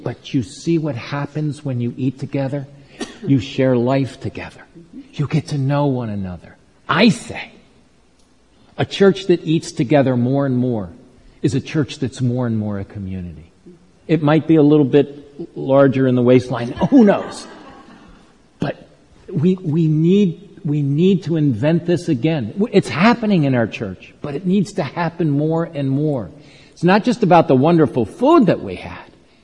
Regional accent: Baltimore, Maryland, United States; I said, "The U.S. He says, "Whereabouts?" "Baltimore."

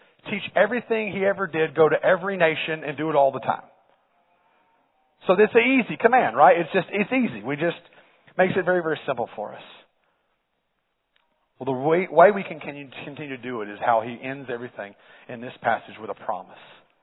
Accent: Dallas, Texas, United States; But I'm from Dallas. Go Chiefs.

